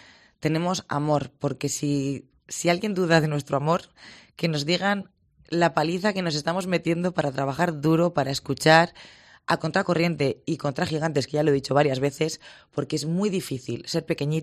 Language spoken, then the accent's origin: Spanish; La Rioja, Spain; nosotros somos riojanos y ni centro, ni izquierda, ni derecha